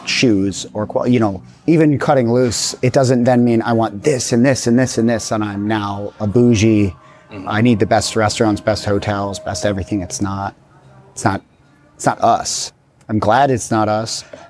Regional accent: Midwest, United States; I'm from the Midwest. We're supposed to do everything ourselves, whether we're good at it or not.

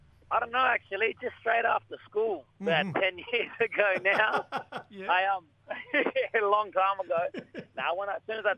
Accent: Darwin, Northern Territory, Australia; Yes, well … I'm from Darwin, Northern Territory, and I'm a proud member of the Marinungu mob from Litchfield National Park in Bachelor Region.

